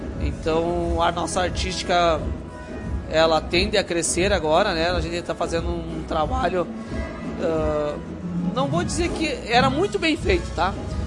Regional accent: Lagoa, Rio Grande do Sul, Brazil; born there; ainda não município, mas depois sou nascido em Lagoa, porque é interior do Capão Bonito, hoje seria Capão Bonito.

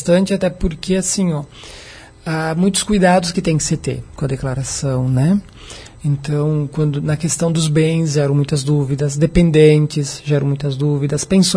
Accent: Brazil; Nós, como bons brasileiros e tal, né?

